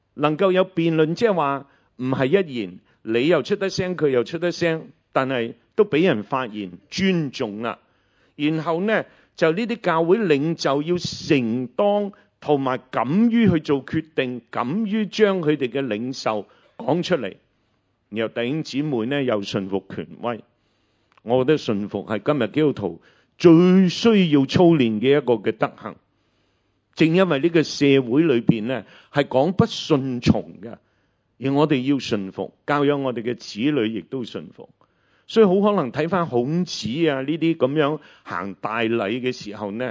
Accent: China

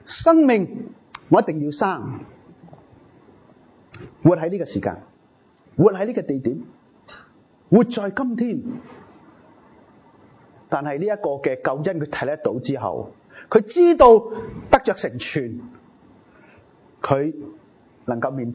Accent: China

